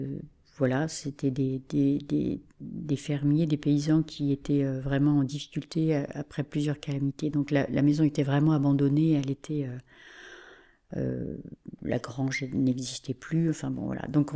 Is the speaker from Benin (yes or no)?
no; La Rochefoucauld, Nouvelle-Aquitaine, France; born there; Je suis rupificadienne, c'est-à-dire que je suis née à La Rochefoucauld. Donc je suis évidemment sortie souvent de ce territoire, et puis en fait j'y suis revenue.